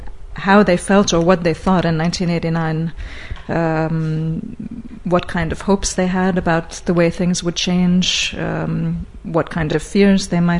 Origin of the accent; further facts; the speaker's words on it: New York, United States; now in Budapest, Hungary; Since 1990. I came from New York originally.